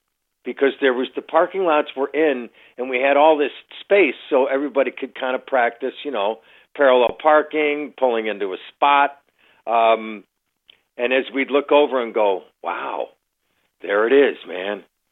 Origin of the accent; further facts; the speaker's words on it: Buffalo, New York, United States; You know, I certainly love my hometown, but the Bills are the heart and soul of Buffalo, and it's their home.